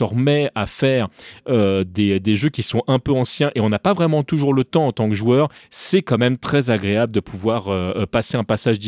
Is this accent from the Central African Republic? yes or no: no; France; Nous, en tant que Français, c'est vrai que on peut comparer les jaquettes US et les jaquettes japonaises.